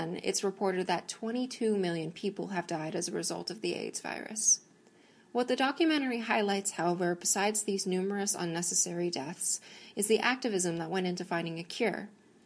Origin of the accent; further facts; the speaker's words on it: United States; because I am an American preparing to live under a regime